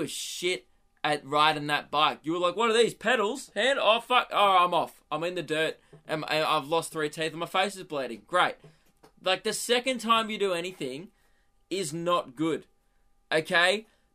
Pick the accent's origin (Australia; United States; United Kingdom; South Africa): Australia; Melbourne, Victoria; I finished my hometown shows at the Melbourne Comedy Festival, and then it was time to start taking the new show because I can around the country